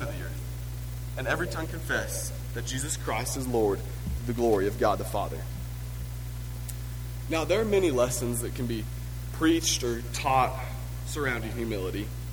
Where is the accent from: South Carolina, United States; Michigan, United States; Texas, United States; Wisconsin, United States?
Texas, United States; So as a Texan with Texas pride, preaching on humility, I'm going to try to put away some of my Texas pride as much as I can.